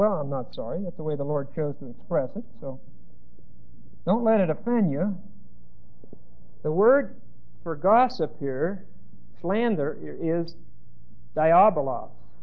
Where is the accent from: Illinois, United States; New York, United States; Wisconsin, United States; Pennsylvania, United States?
Pennsylvania, United States; when he found out that I was from Pennsylvania and that I liked to shoot pool